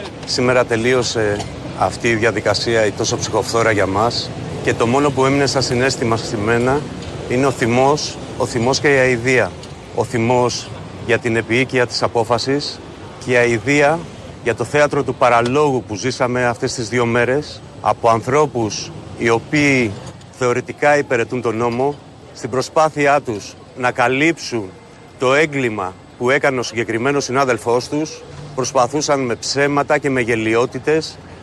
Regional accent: Greece; αισθάνομαι ντροπή που είμαι Έλληνας, που είμαι σε μια χώρα που γεννήθηκε η δημοκρατία, η δικαιοσύνη και ο πολιτισμός

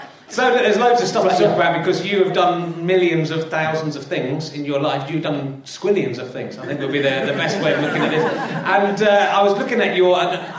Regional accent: Cheddar, South West England, United Kingdom; also born or lived in York / Leicestershire; was born in Yorkshire, hence that was born in York City. And then my tranny, serial killing rapist father, moved to working in different schools, moved down the country to Leicestershire. And then to to Cheddar, funnily enough.

